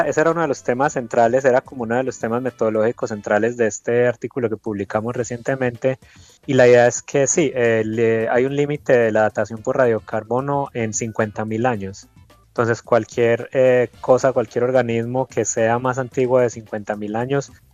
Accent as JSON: {"language": "Spanish", "town": "Marinilla", "region": "Antioquia", "country": "Colombia", "said": "yo también soy montañero, pero el del oriente antioqueño. Yo soy originalmente de Marinilla, Antioquia"}